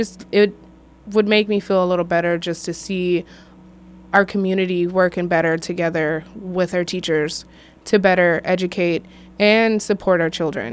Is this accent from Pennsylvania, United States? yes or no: no; St. Paul, Minnesota, United States; I'm 32 years old. I was born and raised in St. Paul. My family moved a lot, so I really just basically all over St. Paul. That's where I'm from.